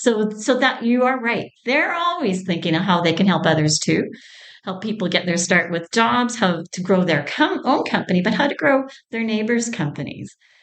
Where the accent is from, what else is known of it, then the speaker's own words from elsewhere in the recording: Alberta, Canada; I grew up in Alberta, saw the highs and lows of the economy